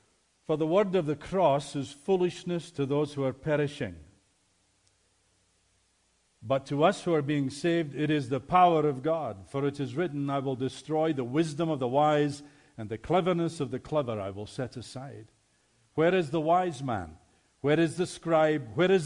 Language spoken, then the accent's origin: English; Glasgow, Scotland, United Kingdom; born there; I was born in Glasgow, Scotland, Catholic family.